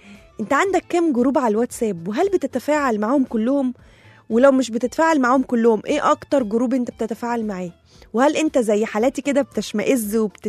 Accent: Egypt; إحنا يعني بنعيشها مش موجودة عند أي حد غير عندنا إحنا بس كمصريين. يعني إحنا لينا تقاليد كده في العيد بتبقى حلوة قوي

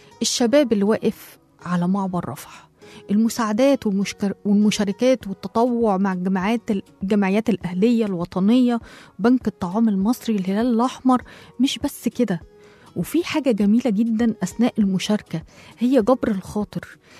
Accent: Egypt; هي دي الرسالة اللي إحنا كمصريين عاوزين نوصلها

